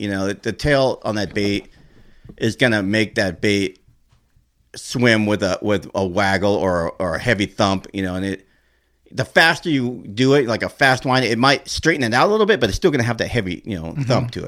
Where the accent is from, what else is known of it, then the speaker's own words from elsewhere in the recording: Norwalk, California, United States; because I grew up in Norwalk, the only one I went to was Save on Tackle.